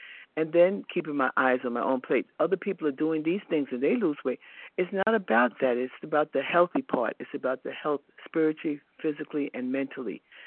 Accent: Charlotte, North Carolina, United States; And I'm from Charlotte, North Carolina. I think I said that.

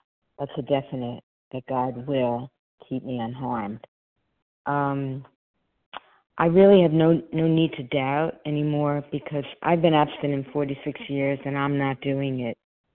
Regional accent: New York, United States; I'm from New York.

